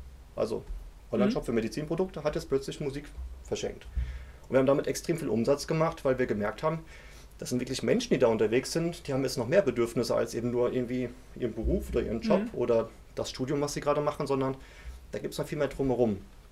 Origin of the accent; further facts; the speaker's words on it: Mainz, Rhineland-Palatinate, Germany; Ich komme aus Mainz, bin da groß geworden, habe eben auch die Ausbildung da gemacht. Und 2006 hatte ich die Möglichkeit, nach Stuttgart zu gehen